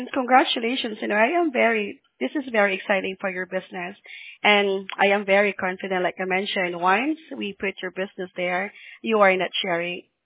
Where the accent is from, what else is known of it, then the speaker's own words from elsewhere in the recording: California, United States; Well, I'm from Orange County in California.